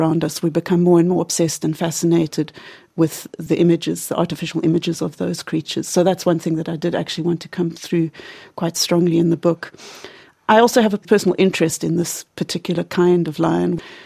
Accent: Cape Town, Western Cape, South Africa; Cape Town, which is my hometown in South Africa.

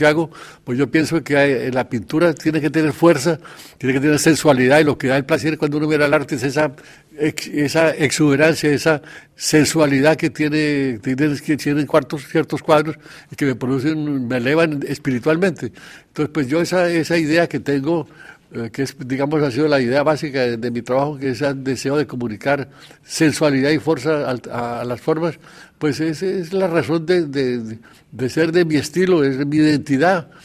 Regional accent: Colombia; Yo soy colombiano, es normal que lo que uno conoció de niño y de adolescente, pues, siempre queda en la imaginación.

